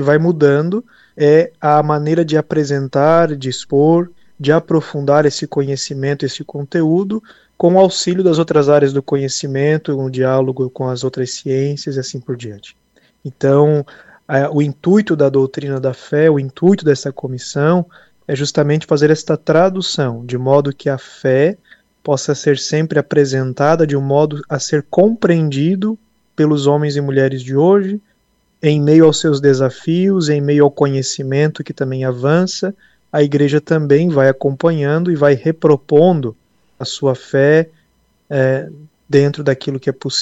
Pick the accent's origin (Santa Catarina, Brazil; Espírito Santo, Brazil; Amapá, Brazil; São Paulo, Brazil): Santa Catarina, Brazil; Criciúma; Eu sou aqui de Criciúma mesmo